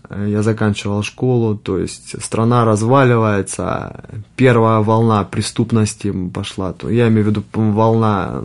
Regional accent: Rostov-on-Don, Rostov Oblast, Russia; мне 34 года. Я родом из Ростова-на-Дону.

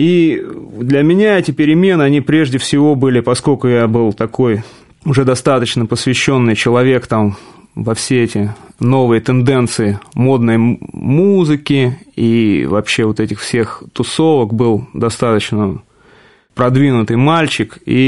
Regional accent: Michurinsk, Tambov Oblast, Russia; Я родом из Тамбовской области, из города Мичуринска, знаменитого.

